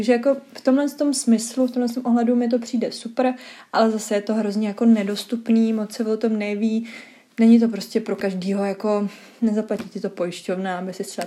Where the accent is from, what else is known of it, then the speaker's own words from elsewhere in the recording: Prague, Czechia; Já jsem taky z Karlína.